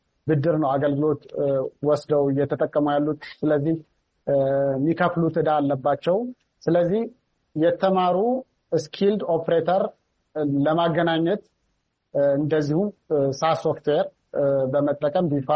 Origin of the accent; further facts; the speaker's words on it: Anewari, Amhara, Ethiopia; እዛው ተወልጄ ያደግኩበት ከተማ አነዋሪ ከተማ